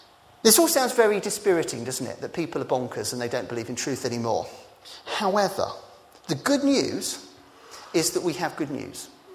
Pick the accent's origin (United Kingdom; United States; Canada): United Kingdom; East of England; and I come from Essex, right? It just, you know, maybe I should have got a bit more Essex.